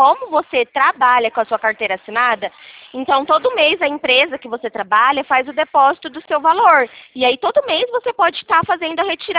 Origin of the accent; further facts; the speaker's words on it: São Paulo, Brazil; Eu sou aqui de São Paulo.